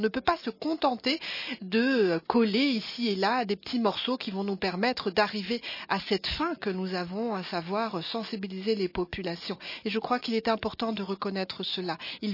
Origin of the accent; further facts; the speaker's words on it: Germany; et ce n'est pas le cas chez nous en Allemagne.